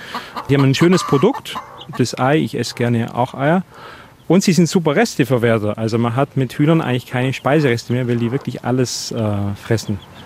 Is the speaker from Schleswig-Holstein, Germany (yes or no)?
no; Baden-Württemberg, Germany; ich bin Schwabe